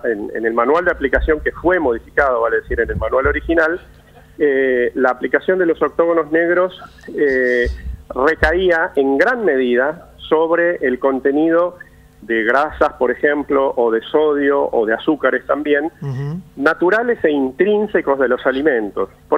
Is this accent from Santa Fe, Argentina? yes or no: no; Buenos Aires, Argentina; No, yo soy de Ciudad de Buenos Aires